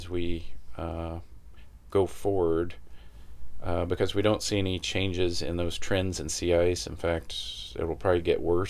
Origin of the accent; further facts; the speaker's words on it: Humboldt, Tennessee, United States; now in Alaska, United States; I'm originally from Humboldt, Tennessee, but have lived in Alaska for 17 years or so.